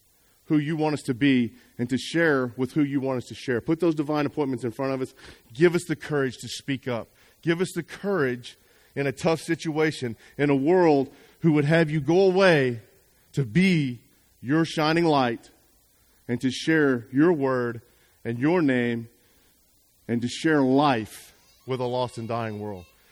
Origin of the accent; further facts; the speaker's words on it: Arlington, Texas, United States; I got a frantic phone call from a buddy of mine who I grew up with here in Arlington, Texas.